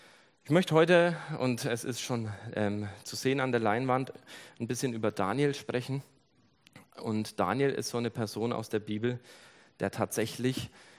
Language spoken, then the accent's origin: German; Germany; Bei uns in Deutschland ist es viel weniger.